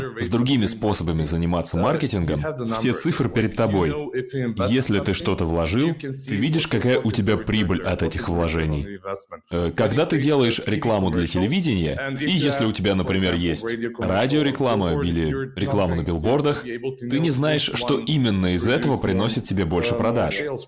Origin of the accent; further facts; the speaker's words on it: Serbia; Russian is a second language; Я сам из Сербии.